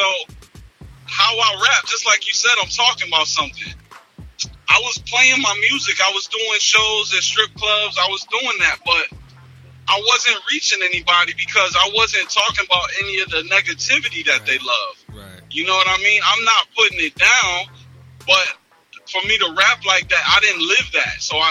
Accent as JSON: {"language": "English", "town": "Syracuse", "region": "New York", "country": "United States", "tie": "born or raised there", "said": "So I was born in Syracuse, New York."}